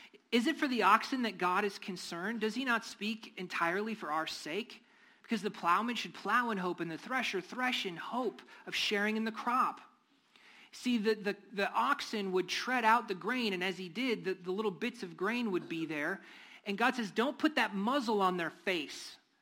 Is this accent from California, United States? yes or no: no; North Dakota, United States; I mean, I'm from North Dakota.